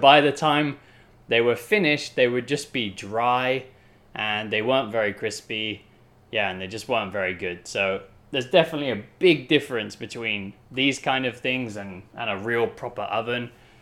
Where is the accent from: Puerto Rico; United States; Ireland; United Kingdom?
United Kingdom; which is an important food for me as a British person